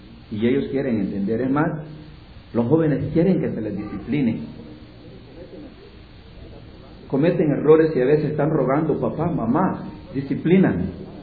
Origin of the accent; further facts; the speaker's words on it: El Salvador; Pero allá en mi pueblo, yo soy salvadoreño, y allá en el campo